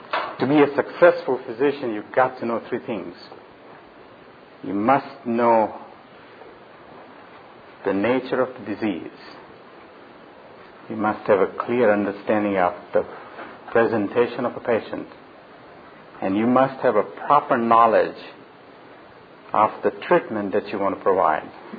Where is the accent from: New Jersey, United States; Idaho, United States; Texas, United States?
Texas, United States; Lewisville; I'm from Louisville, Texas.